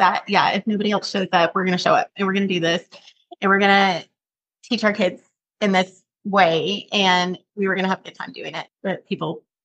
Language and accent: English; Texas, United States; I'm actually from Texas, but we relocated to just north of the Smokies about 3 years ago. So now we're living in East Tennessee.